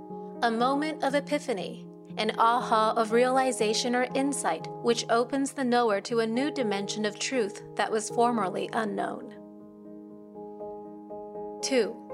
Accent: Tokyo, Japan; even though I was born and raised here in the Tokyo metropolitan area, I was never really a part of mainstream culture here, not having gone to Japanese school.

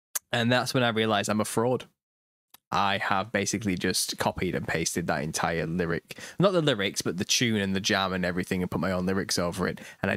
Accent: North West England, United Kingdom; accent: Lancashire; I have a Lancashire accent now.

